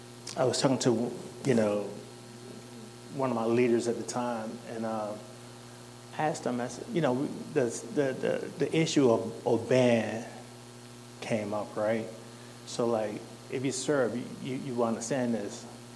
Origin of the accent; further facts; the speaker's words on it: United States; I know we grew up in the American school system, so we had this perception that, like, everything was great.